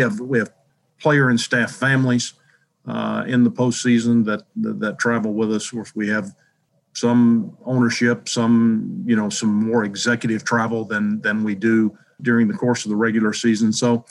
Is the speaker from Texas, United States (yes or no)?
no; Franklin, Tennessee, United States; I grew up in a place called Franklin, Tennessee.